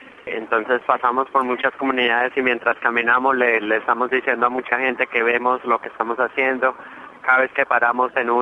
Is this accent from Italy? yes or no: no; Colombia; y yo soy de Colombia.